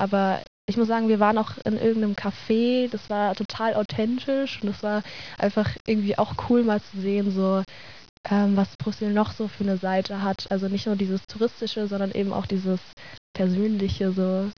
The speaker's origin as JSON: {"language": "German", "region": "Berlin", "country": "Germany", "said": "Ich komme ja auch aus Berlin und Berlin ist auch sehr groß"}